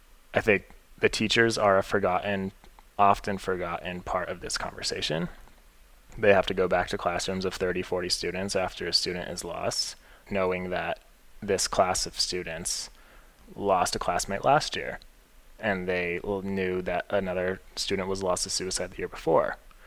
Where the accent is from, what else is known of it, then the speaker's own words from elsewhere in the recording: Albuquerque, New Mexico, United States; I grew up in Albuquerque. I knew a lot of people that went to El Dorado and younger than me that still do.